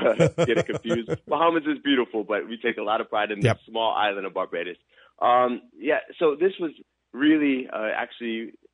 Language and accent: English; Georgia, United States; But at the end of the day, as you said, I grew up in Georgia. My life is in the U.S.